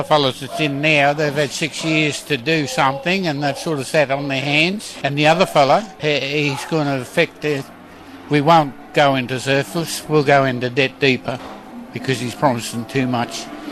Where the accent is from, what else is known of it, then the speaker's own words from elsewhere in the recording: Rock Valley, New South Wales, Australia; I come from Rock Valley. It's about 14k from Lismore. I have macadamia nut trees and beef cattle.